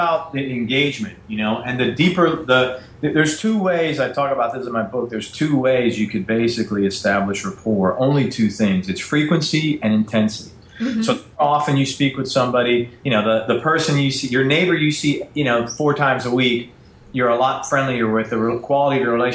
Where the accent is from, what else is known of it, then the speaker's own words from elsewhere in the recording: Bronx, New York, United States; because I grew up in the Bronx and ate a lot of pizza.